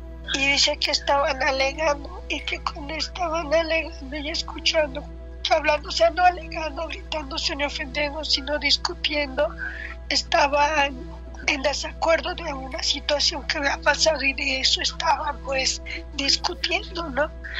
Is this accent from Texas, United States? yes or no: no; Chicago, Illinois, United States; also born or lived in Guadalajara, Mexico; Teníamos poco que habíamos llegado de México. Yo soy nativa de Guadalajara, pero criada en Chicago.